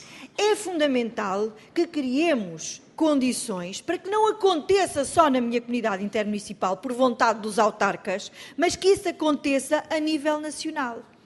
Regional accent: Portugal; E eu, enquanto portuguesa, eu quero que isso aconteça em todos os municípios.

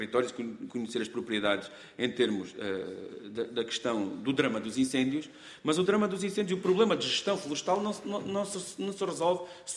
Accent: Alentejo, Portugal; accent: Alentejo; vocês veem pela minha voz, que eu sou alentejano

